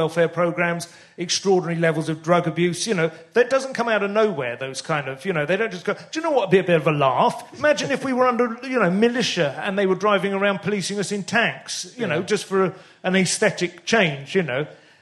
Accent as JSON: {"language": "English", "town": "St Albans", "region": "East of England", "country": "United Kingdom", "tie": "born or raised there", "said": "I grew up in St Albans."}